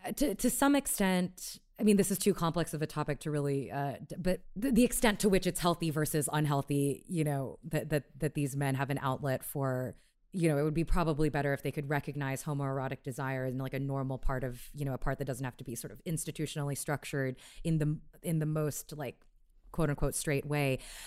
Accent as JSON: {"language": "English", "town": "Houston", "region": "Texas", "country": "United States", "tie": "born or raised there", "said": "where I was killing time before Peace Corps because I grew up in Houston."}